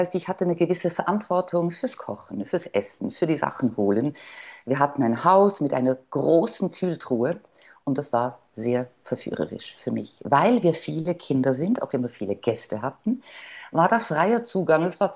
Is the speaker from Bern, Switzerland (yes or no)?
yes; Bern, Switzerland; accent: Bernese German; Da mache ich doch gerade eine berndeutsche Ansage. Ja … bin Schweizerin, bin die älteste Tochter von vier Kindern.